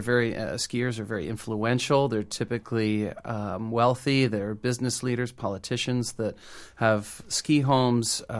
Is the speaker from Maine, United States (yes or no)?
yes; Maine, United States; I grew up skiing in Maine, skiing in New England.